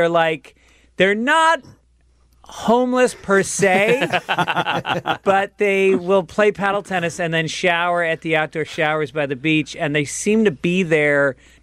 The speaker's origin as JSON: {"language": "English", "region": "New York", "country": "United States", "tie": "born or raised there", "said": "And I grew up in New York, so in the fall I would rake leaves, and I would have people pay me by the bag"}